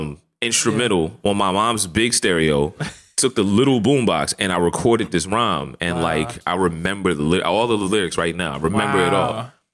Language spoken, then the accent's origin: English; Hagerstown, Maryland, United States; I'm from Maryland. I'm from Hagerstown, Maryland. So our west of Baltimore. So western Maryland.